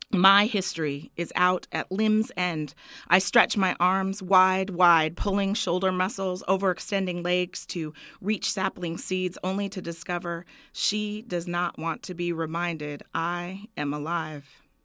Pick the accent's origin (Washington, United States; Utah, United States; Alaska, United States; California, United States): Washington, United States; Tacoma; I grew up in Tacoma, Washington